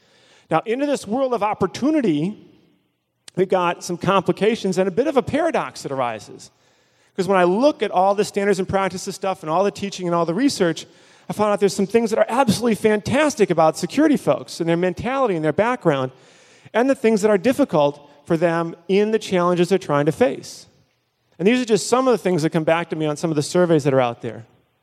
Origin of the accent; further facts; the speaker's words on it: Midwest, United States; You know, I grew up here in the Midwest, married in Toledo, taught at the University of Detroit, things like that.